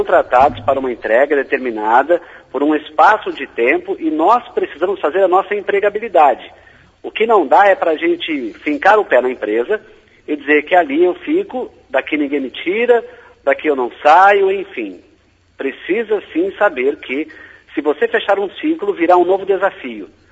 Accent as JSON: {"language": "Portuguese", "country": "Brazil", "said": "Por coração, é claro que eu sou brasileiro, torço pelo Brasil"}